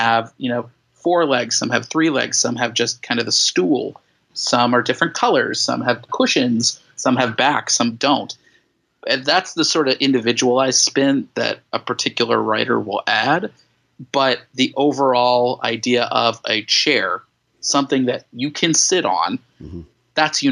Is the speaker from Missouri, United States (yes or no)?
yes; St. Louis, Missouri, United States; I grew up in the Midwest, you know, St. Louis.